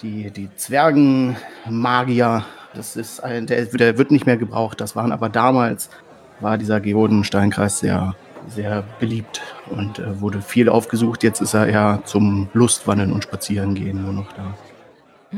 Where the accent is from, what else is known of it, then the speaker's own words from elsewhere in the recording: Angbar, Germany; Nein, ich komme aus Angbar. Ich bin da aufgewachsen und ich bin gerade auf Wanderschaft.